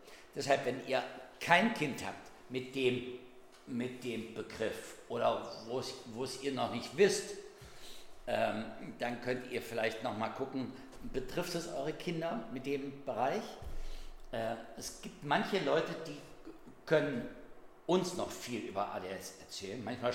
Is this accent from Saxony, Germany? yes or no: no; Hesse, Germany; wir sind übrigens keine Wessis, ne? Wir sind Nordis. Ja, wir kommen aus Nordhessen, ne? Aus der Nähe von Kassel.